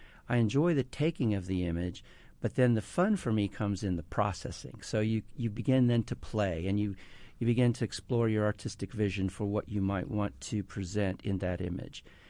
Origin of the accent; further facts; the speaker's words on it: Indiana, United States; And I grew up in Indiana, in southern Indiana along the Ohio River, so I love rural Indiana.